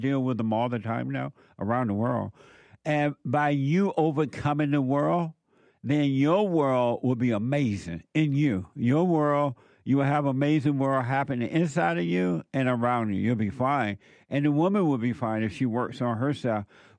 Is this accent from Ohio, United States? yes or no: no; Alabama, United States; The last time I saw it work was when I was growing up in Alabama.